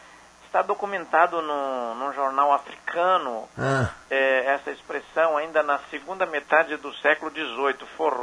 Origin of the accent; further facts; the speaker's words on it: Santa Catarina, Brazil; nós dois somos catarinenses, do Sul